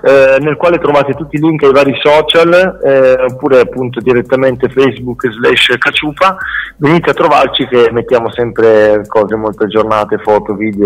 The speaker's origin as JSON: {"language": "Italian", "region": "Piedmont", "country": "Italy", "said": "in Sud Italia e dalle nostre parti invece, che siamo del Piemonte"}